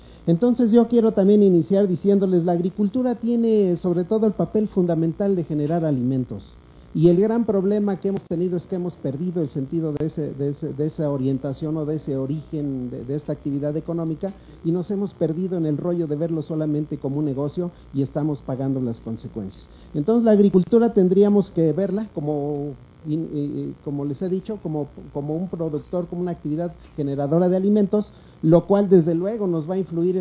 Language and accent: Spanish; Mexico; todos nosotros como mexicanos tenemos una gran responsabilidad en el destino de este país